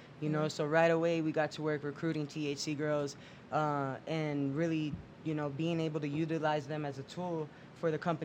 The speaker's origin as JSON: {"language": "English", "town": "Miami", "region": "Florida", "country": "United States", "said": "Yeah, no, I'm actually from Miami."}